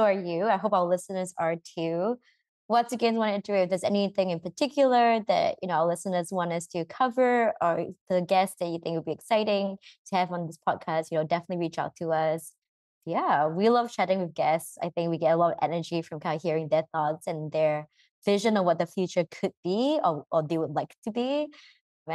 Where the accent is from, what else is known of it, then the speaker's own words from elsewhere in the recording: Singapore; how does being Singaporean and growing up in Singapore change and fed into the work that I did?